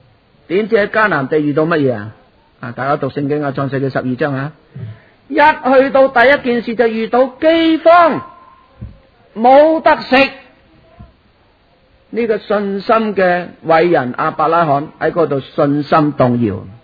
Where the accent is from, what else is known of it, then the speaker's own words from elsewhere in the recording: Guangdong, China; 所谓我哋广东人话，做嘢咧就叫揾食啊嘛